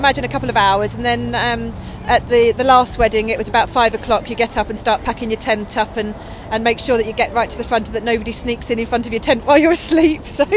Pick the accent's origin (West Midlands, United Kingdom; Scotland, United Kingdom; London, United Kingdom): West Midlands, United Kingdom; I'm from Shropshire